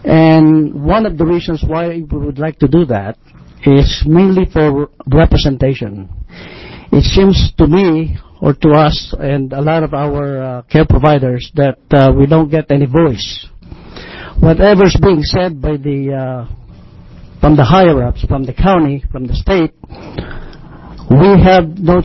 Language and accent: English; Philippines; now in Gresham, United States; I came from Gresham, Oregon. Originally, I came from the Philippines.